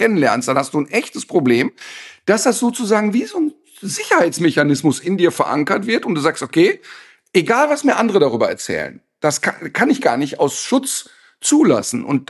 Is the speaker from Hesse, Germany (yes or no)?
no; North Rhine-Westphalia, Germany; ich bin im Ruhrpott aufgewachsen